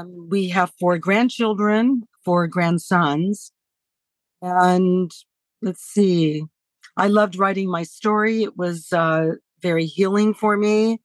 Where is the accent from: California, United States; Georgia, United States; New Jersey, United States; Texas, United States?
California, United States; Hollywood; living in, growing up in Hollywood.